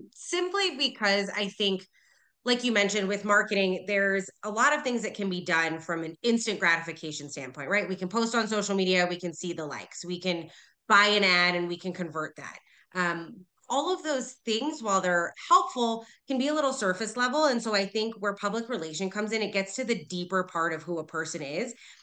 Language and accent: English; East Coast, United States; I'm from the East Coast originally.